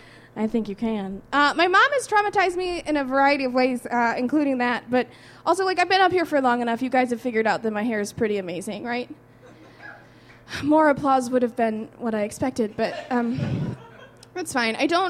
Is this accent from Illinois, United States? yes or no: yes; Evergreen Park, Illinois, United States; I'm from Evergreen Park.